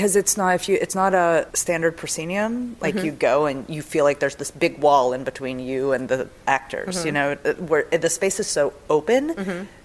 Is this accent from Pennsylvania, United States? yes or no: yes; Altoona, Pennsylvania, United States; No, I grew up in Altoona, Pennsylvania.